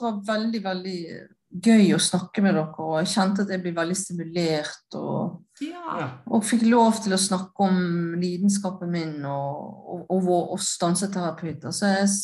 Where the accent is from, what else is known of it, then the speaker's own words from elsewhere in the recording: United States; now in Norway; Jeg begynte jo min karriere på et sånt sykehjem i Oslo, jeg kom fra USA